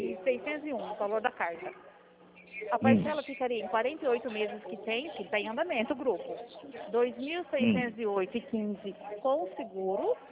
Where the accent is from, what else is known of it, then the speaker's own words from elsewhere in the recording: Dourados, Mato Grosso do Sul, Brazil; Eu sou daqui de Dourados.